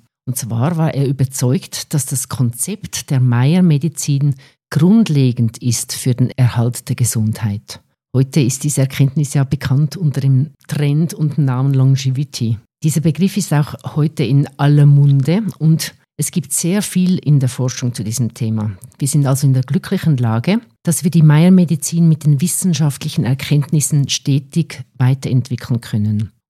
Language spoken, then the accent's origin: German; Switzerland; now in Austria; Ich bin Schweizerin, aber schon seit 18 Jahren hier in Tirol lebend.